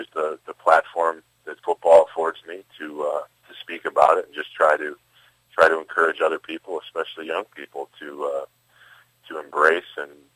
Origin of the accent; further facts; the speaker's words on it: St. Paul, Minnesota, United States; I grew up in St. Paul, Minnesota, and was lucky enough to be raised by two parents who were Catholics.